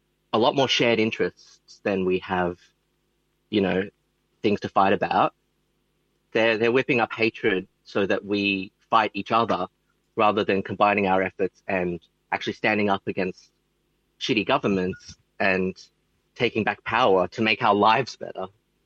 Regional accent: Brisbane, Queensland, Australia; I'm from Maganjin in Queensland, also known as Brisbane.

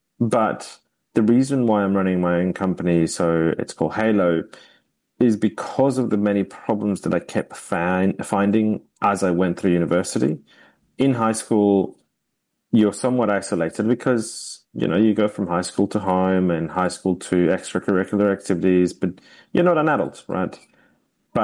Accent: Colombia; So I'm originally from Colombia, and I was born in a small town in the middle to the southwest of the country, basically the coffee region.

